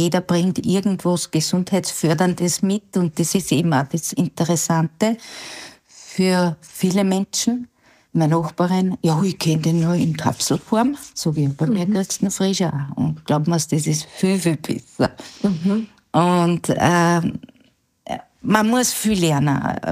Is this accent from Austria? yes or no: yes; Upper Austria, Austria; Bei uns in Oberösterreich ist nicht der Steinpilz, sondern eher der Parasol.